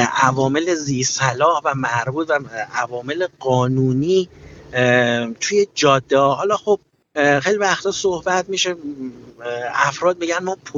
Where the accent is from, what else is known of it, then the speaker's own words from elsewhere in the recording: Tehran, Tehran Province, Iran; یعنی مثلا من اهل تهرانم، این جسم با همراه با خانواده میاد سفر میکنه به کاشان